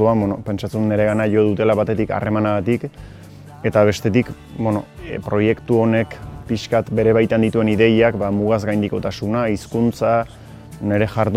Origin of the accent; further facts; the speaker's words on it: Hendaye, Nouvelle-Aquitaine, France; now in Sare, France; Hendaiarra naiz, naiz eta Saran bizi naizen orain